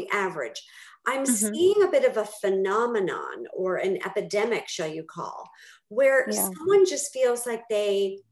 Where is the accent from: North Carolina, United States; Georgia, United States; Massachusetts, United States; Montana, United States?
Massachusetts, United States; Boston; accent: Boston; Like, here's my Boston accent. I'm out of here.